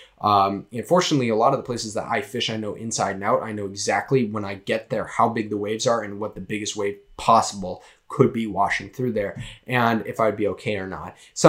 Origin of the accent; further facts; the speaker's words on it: Massachusetts, United States; accent: Massachusetts; And whoo, that's my Massachusetts accent came out there.